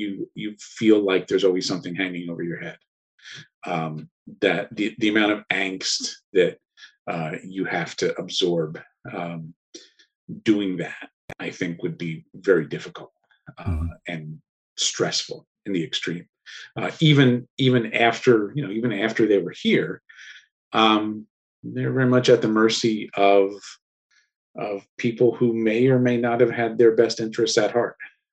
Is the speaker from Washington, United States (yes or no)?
no; Hudson Valley, New York, United States; also born or lived in Florida; I grew up in the Hudson Valley. So grew up in the Hudson Valley, spent a few years in Florida for the late lamented CrossGen Comics.